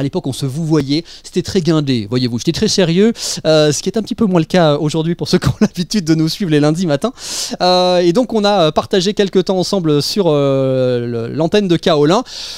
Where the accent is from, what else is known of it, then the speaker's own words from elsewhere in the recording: Limoges, Nouvelle-Aquitaine, France; Moi, je suis né à Limoges, j'ai toujours vécu en Limousin et j'adore le Limousin.